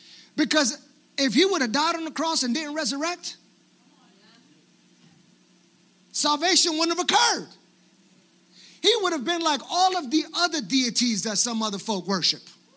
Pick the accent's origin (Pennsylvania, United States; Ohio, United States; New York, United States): New York, United States; New York City; born there; I was born in New York City. And parents both in addiction, and we didn't have a whole lot of finances